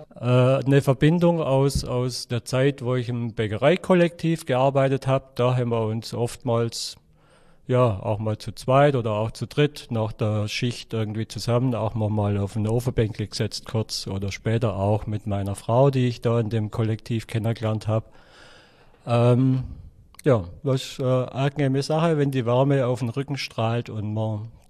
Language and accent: German; Baden-Württemberg, Germany; Also ich komme aus dem Oberschwäbischen. Wir waren ich sag mal, ein einfacher Haushalt.